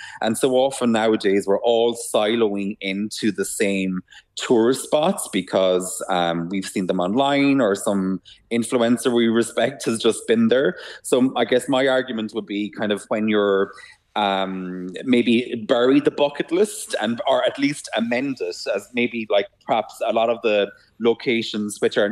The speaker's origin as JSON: {"language": "English", "town": "Cork", "region": "Munster", "country": "Ireland", "also_born_or_lived": "Cobh", "said": "I'm from Cork and I spent a lot of time in Cove growing up."}